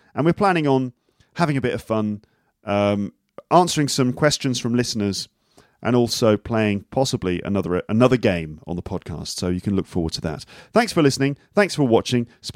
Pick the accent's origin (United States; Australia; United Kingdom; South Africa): United Kingdom; England; now in France; I just say I'm from England, a bit like you. I'm from England, but I live in France.